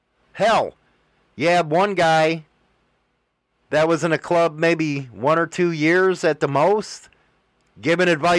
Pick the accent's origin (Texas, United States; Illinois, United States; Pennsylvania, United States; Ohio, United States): Illinois, United States; Chicago; I always say outfit because I'm from Chicago